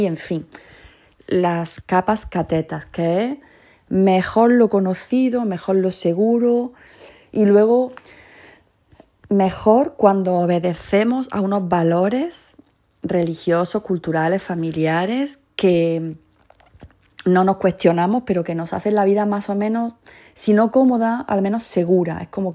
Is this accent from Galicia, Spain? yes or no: no; Andalusia, Spain; yo nací en un pueblo de Jaén, España, y que ahí en mi pueblo y en mi familia y en mi entorno